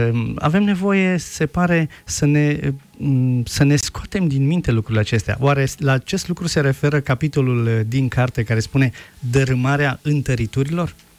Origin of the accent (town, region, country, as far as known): Romania